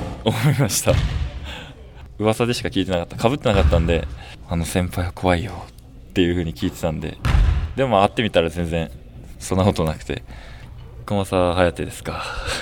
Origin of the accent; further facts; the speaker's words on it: Kagoshima, Japan; now in Kumamoto, Japan; やっぱり九州、地元鹿児島県なんで、すごくみんな人柄が良くて